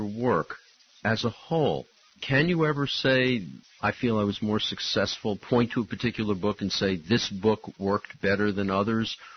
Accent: New York City, New York, United States; people who grow up in the Bronx and Queens, I grew up in Queens, we have a certain affinity for baseball

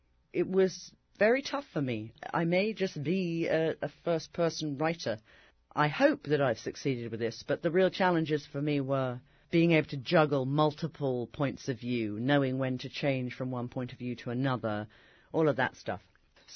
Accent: England, United Kingdom; I think any person born and raised in England has a very heightened sensitivity to class issues.

